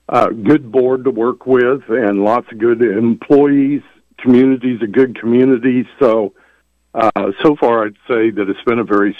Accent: Emporia, Kansas, United States; Of course, I grew up in Emporia.

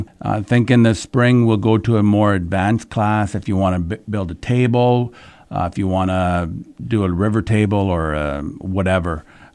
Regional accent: Canada; I have a sign that says I'm proudly Canadian, and I am a proud Canadian

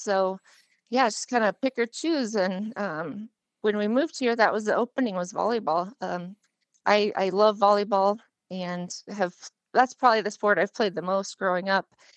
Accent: Oelwein, Iowa, United States; I'm from Northeast Iowa, a little town called Olwine.

